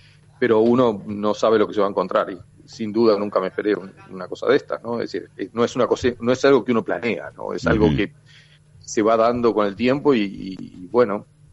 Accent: Uruguay; nosotros como uruguayos

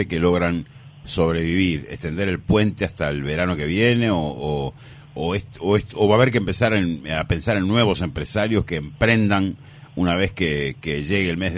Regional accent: Uruguay; No, somos uruguayos todos.

